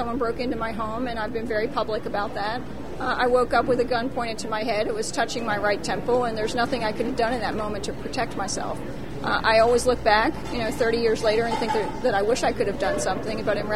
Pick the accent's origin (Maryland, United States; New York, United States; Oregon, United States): Maryland, United States; Baltimore; I grew up in Baltimore City.